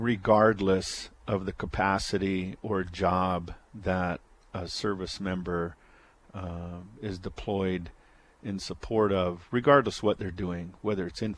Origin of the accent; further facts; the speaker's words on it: Sisseton, South Dakota, United States; I was asked by an organic unit, the 147th Field Artillery, out of Sisseton, my hometown